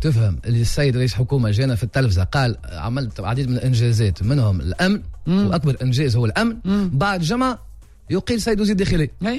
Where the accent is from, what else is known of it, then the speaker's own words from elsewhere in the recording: Tunisia; في تونس بلدي تونس